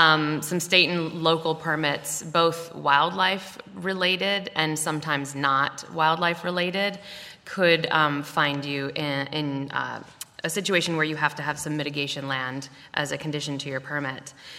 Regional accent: Illinois, United States; Illinois, I had to throw that in because that's my home state.

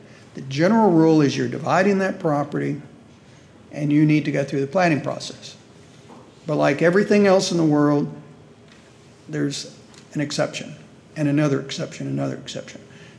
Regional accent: Houston, Texas, United States; I'm from the Houston area.

